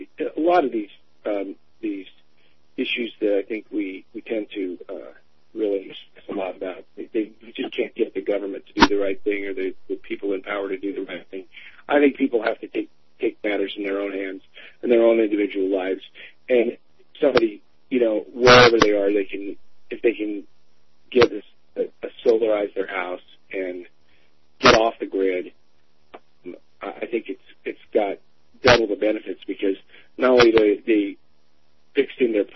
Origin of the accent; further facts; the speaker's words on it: Los Angeles, California, United States; and I grew up in Los Angeles, and a friend of mine's dad actually wrote one of the Star Treks.